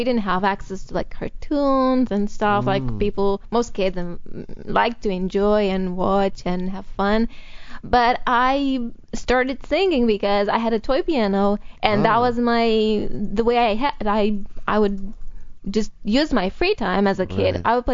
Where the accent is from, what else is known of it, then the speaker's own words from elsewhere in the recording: Romania; moved away; I was born in Romania.